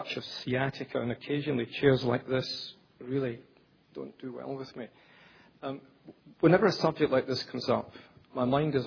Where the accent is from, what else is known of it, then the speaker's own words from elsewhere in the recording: Scotland, United Kingdom; as a Scotsman, in Scotland